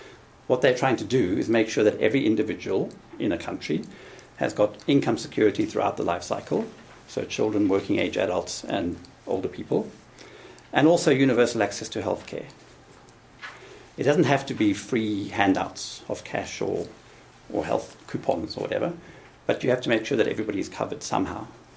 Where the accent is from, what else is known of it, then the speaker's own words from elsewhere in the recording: South Africa; In South Africa, we have, I'm South African